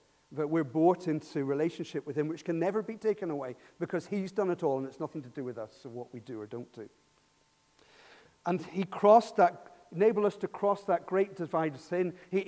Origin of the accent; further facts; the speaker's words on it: Ireland; I was raised in Catholic Ireland, where constantly you're talked about the separation from God.